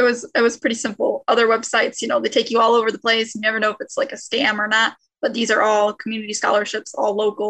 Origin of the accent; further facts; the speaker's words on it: Waterville, United States; I'm from Waterville area.